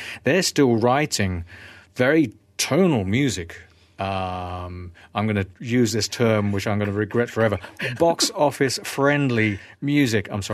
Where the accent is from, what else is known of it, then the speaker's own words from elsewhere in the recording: United Kingdom; certainly I'm British